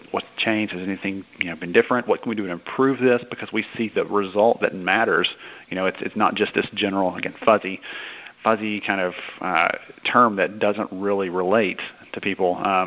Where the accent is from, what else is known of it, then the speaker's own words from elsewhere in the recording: the South, United States; And, well, maybe we don't have to be afraid of offending because we're from the South.